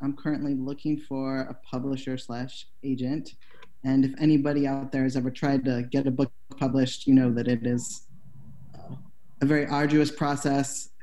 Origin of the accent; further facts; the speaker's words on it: Midwest, United States; especially growing up in the Midwest in the 90s in a small town.